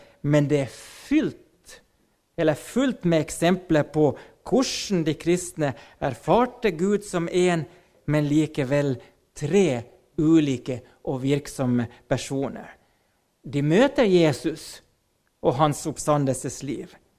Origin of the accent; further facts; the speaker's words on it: Finland; Jag är ju finsk och vi har ju det i ryggmargen att vi ska klara oss själv